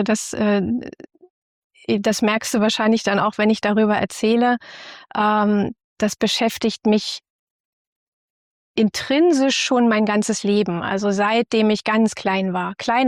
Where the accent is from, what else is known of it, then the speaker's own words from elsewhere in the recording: Berlin, Germany; Ich komme aus Ostberlin